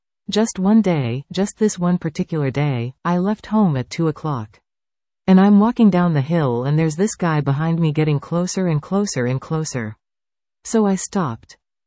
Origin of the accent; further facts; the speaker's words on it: England, United Kingdom; moved away; also born or lived in Ottawa, Canada / British Columbia, Canada; I was born in Ottawa and I was brought to BC when I was one. When I was four, I was taken to England to be with my parents while they were traveling. And I ended up going to school in Britain.